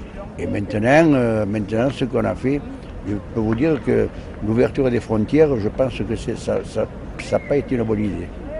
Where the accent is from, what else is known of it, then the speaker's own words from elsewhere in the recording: Nice, Provence-Alpes-Côte d'Azur, France; Je suis né à Nice, oui.